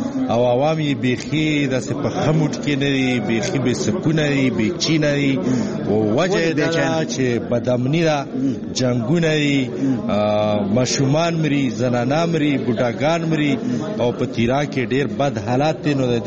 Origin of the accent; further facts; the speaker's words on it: Bara, Khyber Pakhtunkhwa, Pakistan; موږ خو بیسیکلی د باړې یو